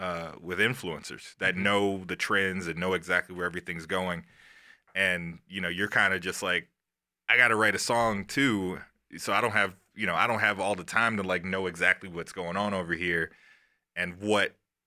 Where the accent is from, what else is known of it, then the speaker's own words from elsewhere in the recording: Chicago, Illinois, United States; Oh, it plays a huge role. I mean, the fact that, you know, there is a Southside Chicago blues sound.